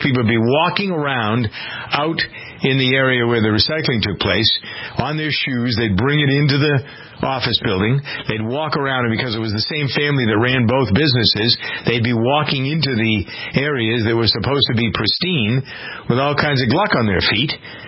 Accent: Framingham, Massachusetts, United States; I got off because I knew what was going on in my hometown of Framingham.

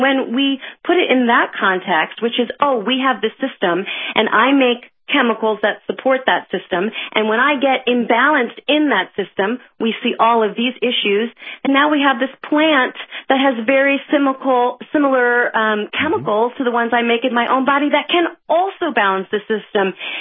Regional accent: East Coast, United States; I grew up in on the East Coast in a very kind of liberal, open-minded, progressive family.

